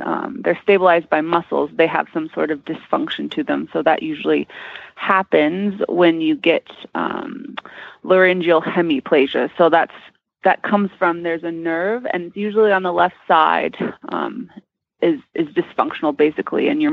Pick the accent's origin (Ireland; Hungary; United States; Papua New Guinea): United States; California; now in Kentucky, United States; I'm from California, and I have a horse, and yeah, work in Kentucky and soon moving to Australia.